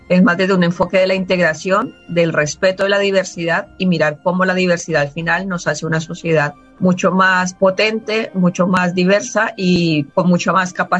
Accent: Colombia; yo que soy colombiana y quiero ofrecer una cena colombiana

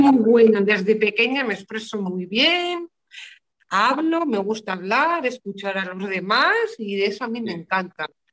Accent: Cuzcurrita de Río Tirón, La Rioja, Spain; Pues las favoritas son las viñas de mi pueblo, que yo dibujo, que me gustan las viñas de mi pueblo.

